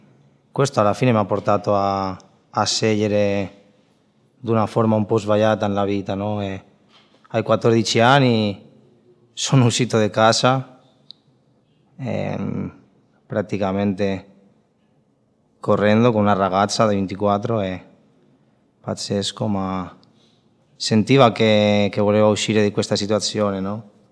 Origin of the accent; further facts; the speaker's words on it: Spain; Italian is a second language; vengo dalla Spagna.